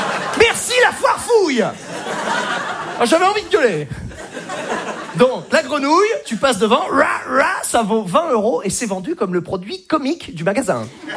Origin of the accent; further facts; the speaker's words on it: Normandy, France; Moi, à la base, je viens de Normandie.